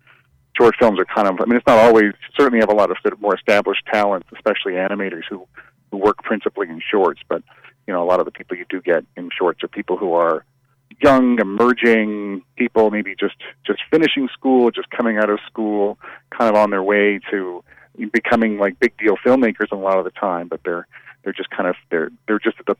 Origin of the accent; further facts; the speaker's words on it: Calgary, Alberta, Canada; now in Toronto, Canada; I'm based in Toronto, and I grew up out west in Calgary, so I kind of feel like Aspen is sort of familiar to me as a mountain town, since I spent a long time in mountain towns growing up.